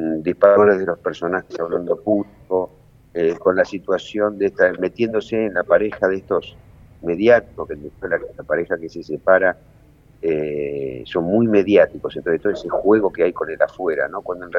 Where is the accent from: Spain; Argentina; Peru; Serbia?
Argentina; nos gusta a nosotros como argentinos una comedia en donde se toquen temas bravos